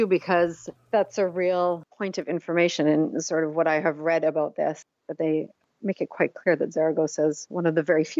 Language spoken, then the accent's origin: English; Vancouver, British Columbia, Canada; I come from Vancouver